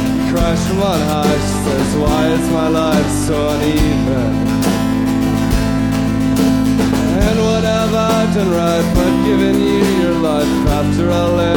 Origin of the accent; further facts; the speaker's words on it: Austin, Texas, United States; from Austin, Texas. We played in New Orleans. It was comical at the Mermaid Lounge. And I said, we're from Austin, Texas.